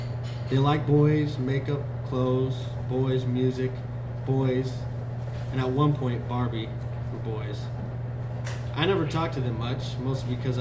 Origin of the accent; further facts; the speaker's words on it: Arcadia, Louisiana, United States; But as a child … I grew up in Arcadia, Louisiana, just about an hour north of New Orleans.